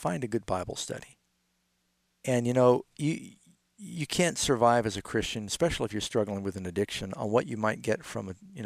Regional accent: New York City, New York, United States; And I grew up in New York City during the heroin era

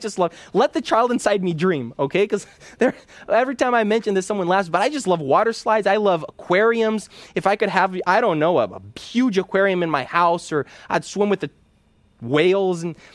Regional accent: Brazil; English is a second language; now in United States; We're from Brazil, where each state has a different cultural type of food. Here in the States

